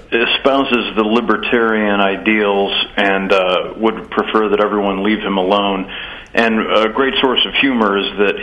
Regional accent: Midwest, United States; We call it growing up in the Midwest. I know how to use a hammer, and I make things out of wood.

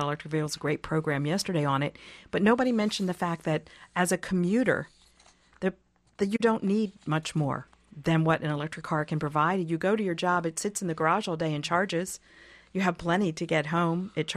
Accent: Baltimore, Maryland, United States; Baltimore has been incredibly innovative. Sorry, my hometown.

